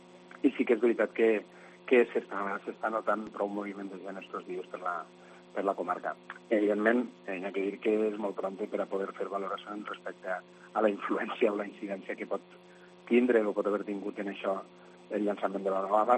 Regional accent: Valencian Community, Spain; som de la zona del Baix Maestrat, però la part interior, no?

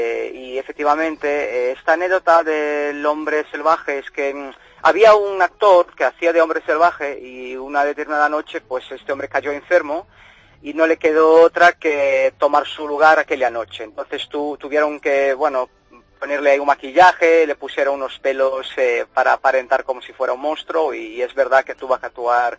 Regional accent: Rio de Janeiro, Brazil; accent: carioca and Galician; moved away as an adult; now in Spain; yo soy nacido en Brasil, soy de Río de Janeiro, pero mis padres son gallegos. Son inmigrantes gallegos que se fueron a América. Yo nací allí, viví 30 años y hemos vuelto hace 12. Entonces sí que mi acento tiene ahí algo de carioca y algo de gallego

